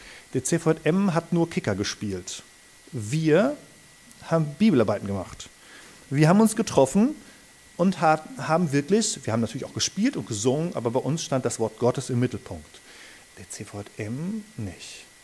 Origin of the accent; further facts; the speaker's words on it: Soest, North Rhine-Westphalia, Germany; Meine Wurzeln liegen im EC, entschieden für Christus. Ich bin in Soest aufgewachsen.